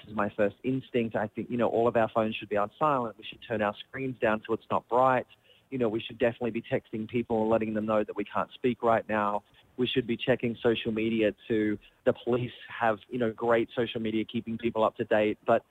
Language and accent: English; Australia; I'm Australian.